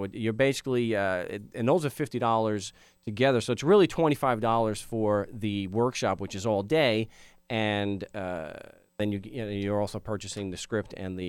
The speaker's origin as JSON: {"language": "English", "region": "New York", "country": "United States", "said": "maybe just from the fact that I'm from New York"}